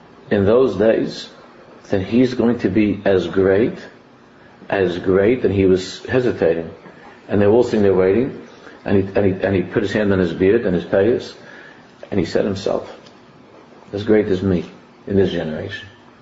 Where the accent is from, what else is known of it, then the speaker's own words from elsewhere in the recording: Queens, New York, United States; We grew up in Queens.